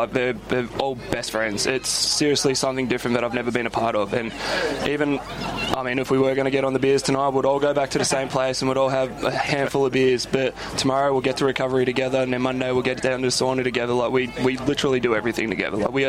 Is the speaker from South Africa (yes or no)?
no; New Zealand; and where I grew up back in New Zealand.